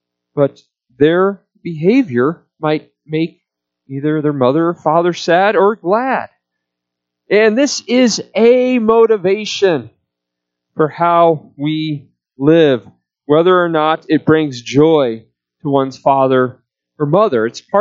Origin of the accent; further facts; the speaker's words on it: Omaha, Nebraska, United States; I still think about the company that was based out of my hometown of Omaha, Enron.